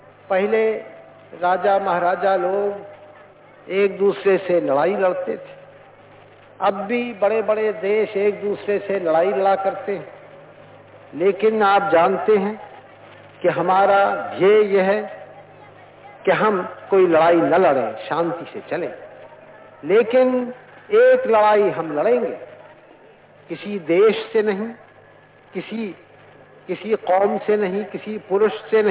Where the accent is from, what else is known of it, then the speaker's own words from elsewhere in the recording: Uttar Pradesh, India; इसलिए नहीं कि मैं उत्तर प्रदेश से आया और आप हैदराबाद या आंध्र से आए